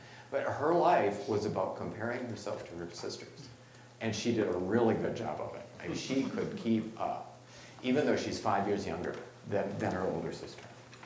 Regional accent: South Dakota, United States; I told you I'm from South Dakota

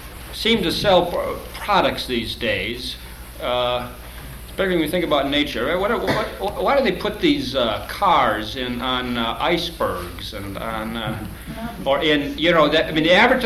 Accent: Chicago, Illinois, United States; And when I grew up in the Chicago area.

